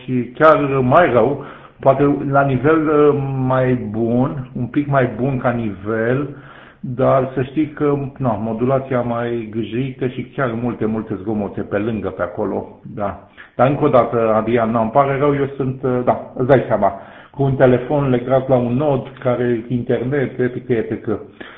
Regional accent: Fetești, Ialomița County, Romania; eu sunt din Ialomița, din Fetești, din sud-estul României

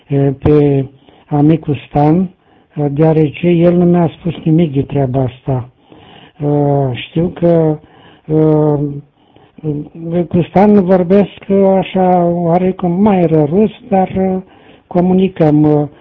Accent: Tecuci, Galați County, Romania; now in Bucharest, Romania; Eu de aproape de 5 ani sunt plecat din Tecuci și tot stau pe aici, am prins ceva rădăcini prin București.

